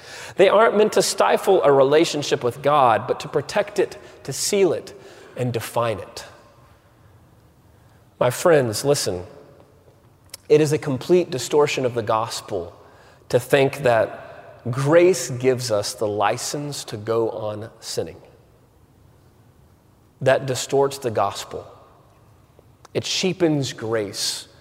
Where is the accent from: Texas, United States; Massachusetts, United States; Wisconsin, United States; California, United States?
Texas, United States; Waco; I grew up in Waco, Texas. All right, so any Bears? I wasn't a Bear, but that's where I grew up. I grew up my entire childhood.